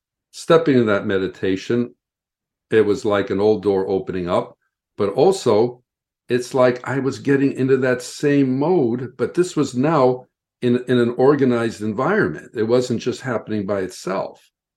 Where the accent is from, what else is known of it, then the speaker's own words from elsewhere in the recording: Midwest, United States; also born or lived in Denver / Canada; now in Los Angeles, United States; I grew up in the Midwest, basically. I was born in Denver and spent some time in Canada, but mainly grew up in the Midwest.